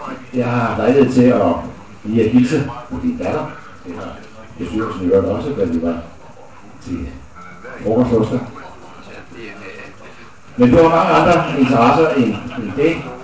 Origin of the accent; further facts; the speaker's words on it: Slagelse, Zealand, Denmark; born there; Jeg er ikke født i 49, men jeg er født i Slagelse.